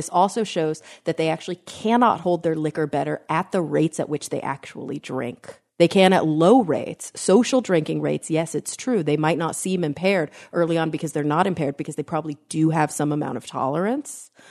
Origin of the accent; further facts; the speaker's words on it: Texas, United States; I don't know if it's a function of growing up in Texas or what, but I've definitely witnessed a lot of really severe alcohol use disorder in my life.